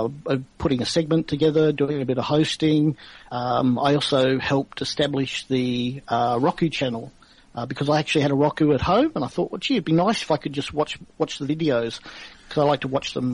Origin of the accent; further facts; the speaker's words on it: Melbourne, Victoria, Australia; born or raised there; also born or lived in Perth